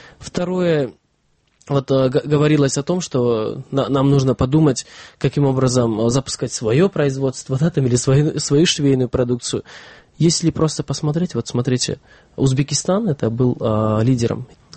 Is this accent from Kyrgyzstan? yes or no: yes; Kyrgyzstan; Каждый раз, когда владельцы этих швейных предприятий слышали, что я из Кыргызстана